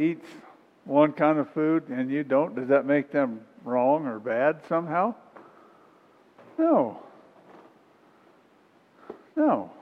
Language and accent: English; Wyoming, United States; I'm the same way. I grew up in Wyoming, and anybody would talk about eating a goat